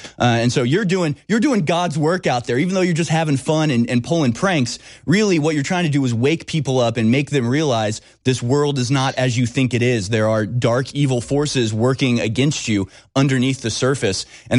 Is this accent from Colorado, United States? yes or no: no; Houston, Texas, United States; I'm from Houston as well. Shout out to H-Town.